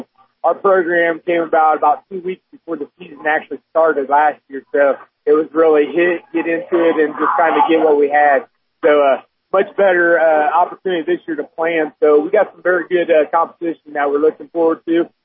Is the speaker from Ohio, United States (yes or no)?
yes; Lima, Ohio, United States; I'm originally from the Lima area. I was a 92 graduate of Bath High School.